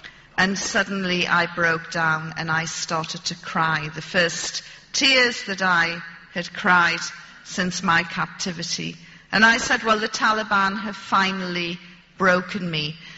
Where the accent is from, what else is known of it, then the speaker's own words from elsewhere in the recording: United Kingdom; And I said to them, you can't do this to me. I'm British.